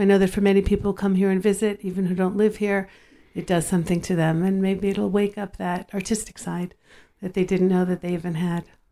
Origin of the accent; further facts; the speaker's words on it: Los Angeles, California, United States; even as a young girl growing up in Los Angeles, this was my fire.